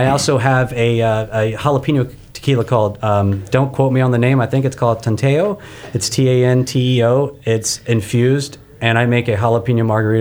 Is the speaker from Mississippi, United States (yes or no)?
no; Texas, United States; I'm from Texas, so you got to make a good margarita.